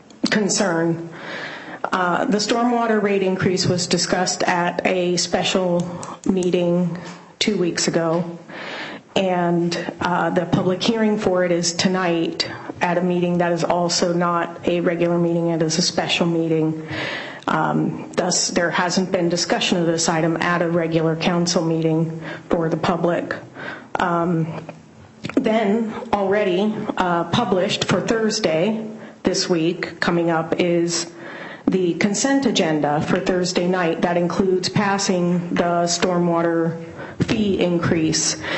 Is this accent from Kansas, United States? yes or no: no; Black Diamond, Washington, United States; now in Bellevue, United States; I live in Bellevue, and I grew up in Black Diamond.